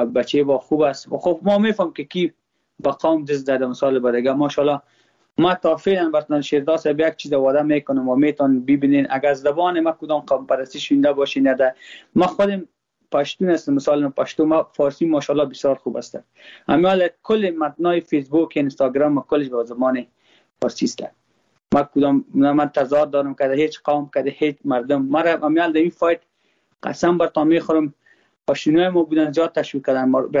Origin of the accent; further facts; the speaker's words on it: Afghanistan; من خوش نم ما خود ما افغان هستم